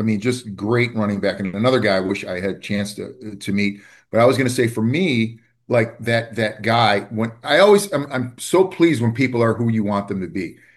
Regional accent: Cleveland, Ohio, United States; It was tough because Cleveland's my hometown. I could probably work there the rest of my life

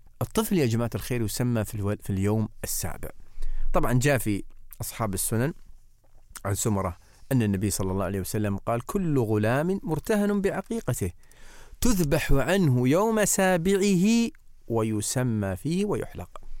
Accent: United Arab Emirates; نحن عندنا في الإمارات

